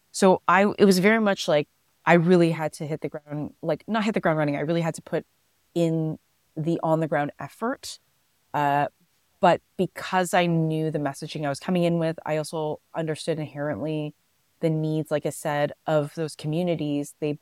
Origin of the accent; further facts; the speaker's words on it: Scarborough, Ontario, Canada; Scarborough is a suburb of Toronto that is my hometown. I understand their pain points, what they celebrate. I understand like the geographic makeup of that area.